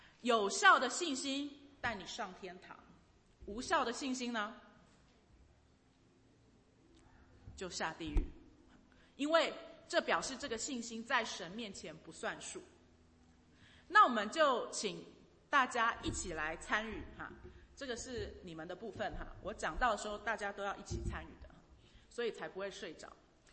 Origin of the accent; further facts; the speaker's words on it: Taiwan; 我也是从台湾来的。